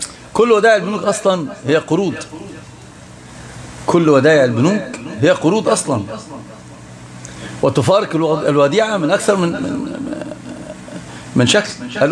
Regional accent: Egypt; لا عندنا في مصر يقولون الكلام ليس عليه ايه؟

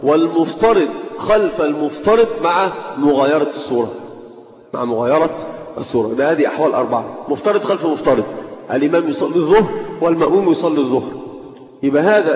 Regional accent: Egypt; عندنا في مصر في مكان في في, في القاهره مثلا في الجيزه

